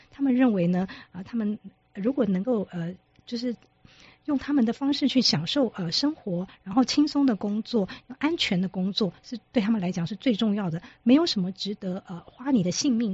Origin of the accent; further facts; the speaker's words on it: China; now in United States; 我们中国人的确是我们我们在从小的教育上面，我们是被教育说我们要努力的读书啊